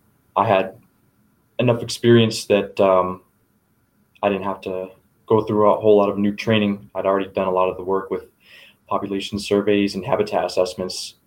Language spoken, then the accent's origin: English; Indiana, United States; now in Wyoming, United States; I'm from Indiana originally.